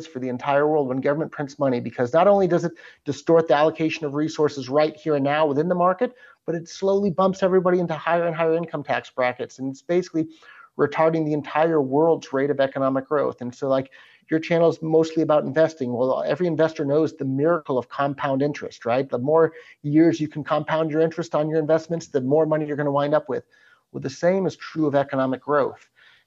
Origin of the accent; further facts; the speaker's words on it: California, United States; Yeah, I'm because that was my childhood, my upbringing, it didn't seem strange or abnormal at the time.